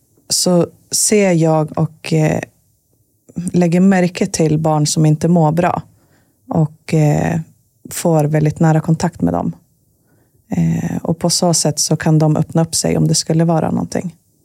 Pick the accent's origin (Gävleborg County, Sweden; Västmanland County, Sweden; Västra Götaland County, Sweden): Västmanland County, Sweden; Köping; also born or lived in Dalarna / Västerås; Vi är födda i Dalarna. Men bodde i Västerås ett tag. Och sen flyttade vi till Köping och bodde där fram tills vi tog studenten.